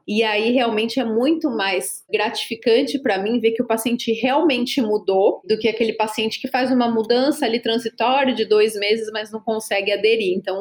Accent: São Paulo, Brazil; eu sou daqui de São Paulo mesmo. Eu fiz minha formação médica na Universidade de Santos e depois eu vim para São Paulo fazer minha residência de clínica médica e posteriormente a endocrinologia.

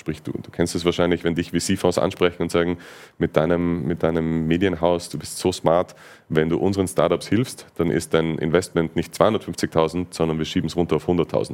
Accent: Vienna, Austria; auch ganz direkt als Wiener natürlich der logische nächste Schritt

